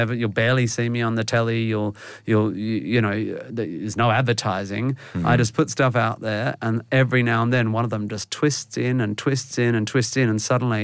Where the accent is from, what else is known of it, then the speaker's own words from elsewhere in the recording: Perth, Western Australia, Australia; I come from Perth, West Australia. I don't come from a musical family.